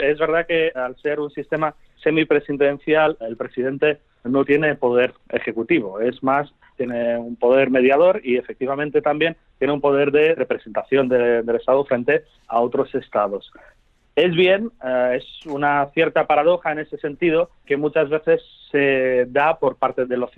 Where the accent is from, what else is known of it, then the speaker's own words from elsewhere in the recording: Romania; Spanish is a second language; moved away as an adult; now in Spain; yo soy de Rumanía, nací en Rumanía, crecí en Rumanía hasta los 18 años y ahora mismo estoy viviendo en España desde los 18, donde estudié Derecho y desarrollé mi actividad profesional.